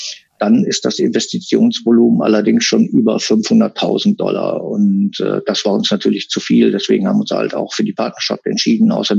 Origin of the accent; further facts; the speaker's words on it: North Rhine-Westphalia, Germany; Bei uns im Münsterland nennt man sowas Remise.